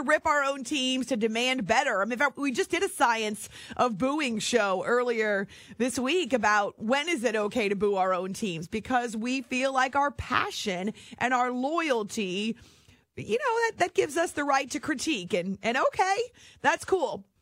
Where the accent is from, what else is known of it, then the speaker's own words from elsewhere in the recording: New Hampshire, United States; I also was thinking about my experience growing up in New Hampshire and how that's the reason I'm a radio junkie